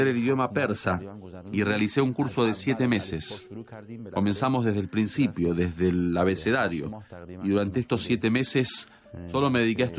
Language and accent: Spanish; Argentina; igual que mis padres que emigraron a Argentina, yo debía de emigrar en busca de mis raíces. Al fin y al cabo, yo me había criado como un argentino